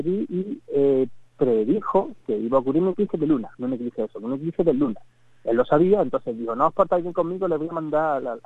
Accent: Spain; yo recuerdo de niño en España que ya escuchaba hablar del eclipse de Estados Unidos

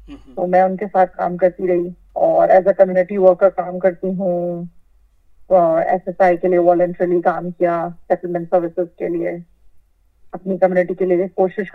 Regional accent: Lucknow, Uttar Pradesh, India; now in Australia; पूरा नाम, और क्या कहते हैं, मैं हिंदुस्तान में लखनऊ से हूँ और मैं ऑस्ट्रेलिया जो है ये कहते हैं 2016 में माइग्रेट करी थी।

